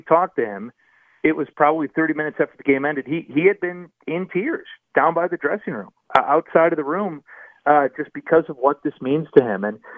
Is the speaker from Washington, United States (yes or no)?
no; Chicago, Illinois, United States; And I grew up in Chicago, a huge Bears fan, so it pains me to say this